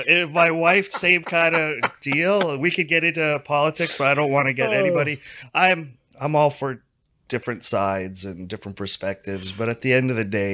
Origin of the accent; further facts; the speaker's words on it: Alberta, Canada; And I'll always be thankful for that, because I'm from Alberta.